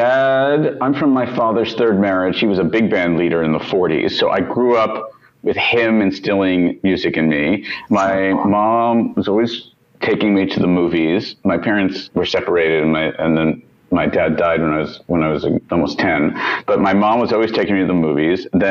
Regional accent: Roslyn Harbor, New York, United States; I'm from Long Island. I'm from a town called Roslyn Harbor, which is on the North Shore, right near a cute little town called Seacliff

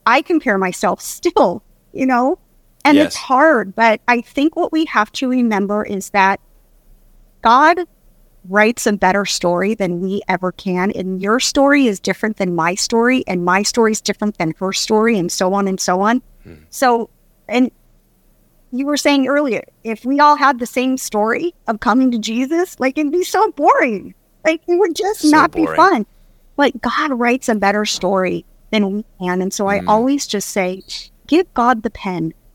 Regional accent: Hollywood, California, United States; Like my childhood growing up in Hollywood

